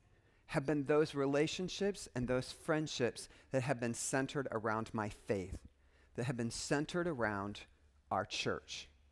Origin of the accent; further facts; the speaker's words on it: Fort Wayne, Indiana, United States; the church that I went to growing up in Fort Wayne, Indiana called Crescent Avenue United Methodist Church